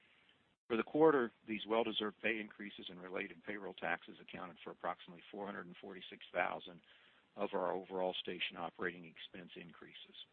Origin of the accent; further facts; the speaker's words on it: Indiana, United States; I remember growing up in Indiana and hearing these types of giveaways